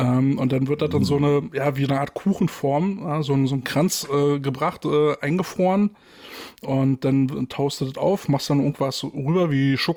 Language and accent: German; Germany; Und Softeis hier in Dänemark ist auch noch mal ticken geiler als bei uns in Deutschland.